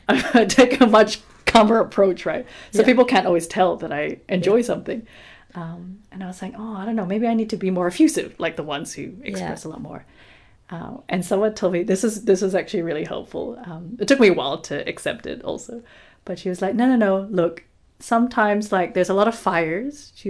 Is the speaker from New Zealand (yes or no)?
yes; New Zealand; Like, I grew up in New Zealand.